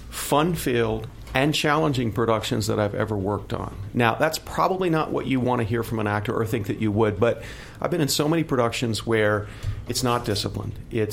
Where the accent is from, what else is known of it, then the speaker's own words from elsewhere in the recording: Texas, United States; I mean, I'm from Texas, but I'm playing a guy from New York who speaks Italian